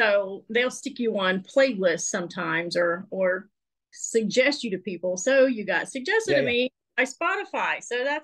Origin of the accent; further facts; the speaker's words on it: Southeast, United States; you know, I come from the Southeast. There's a Baptist church and a Pentecostal church on every corner.